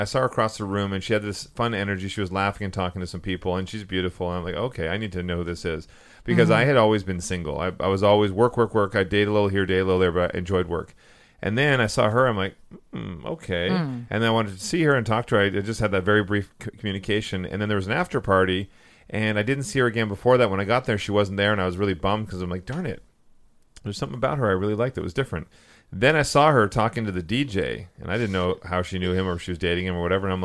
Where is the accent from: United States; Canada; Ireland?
Canada; Vancouver, British Columbia; I'm from Vancouver.